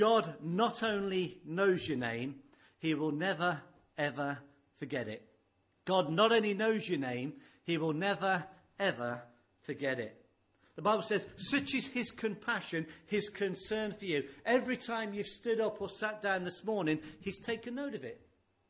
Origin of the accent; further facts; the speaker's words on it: South East England, United Kingdom; I'm down here from Hampshire for the weekend, staying up at Thilton.